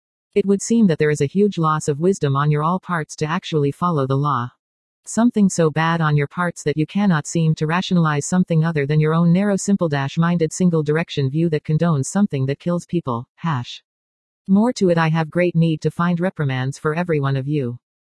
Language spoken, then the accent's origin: English; San Bernardino, California, United States; born there